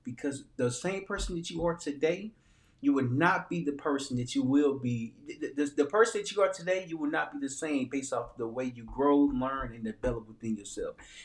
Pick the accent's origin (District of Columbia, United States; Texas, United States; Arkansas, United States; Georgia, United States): Arkansas, United States; Little Rock; And I start sharing, like, I'm from Little Rock, Arkansas.